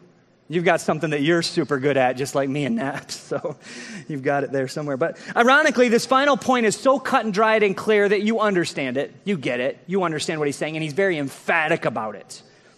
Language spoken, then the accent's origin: English; United States; Part of it's just because we're American.